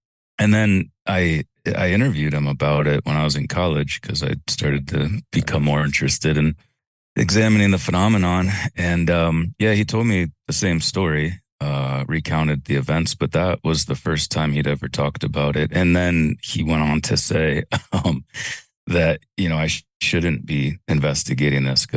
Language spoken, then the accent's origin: English; Ohio, United States; I'm Welsh, all of my ancestors are Welsh, but when people ask me where I'm from, I say Ohio. I don't say that I'm from Wales